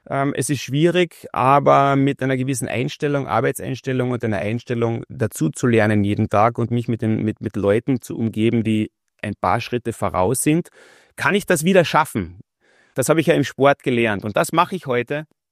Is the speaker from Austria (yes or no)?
yes; Klagenfurt, Carinthia, Austria; der Weg hat dann wieder zurück nach Klagenfurt, meiner Heimatstadt, geführt. Heute leben wir hier, haben 4 Kinder.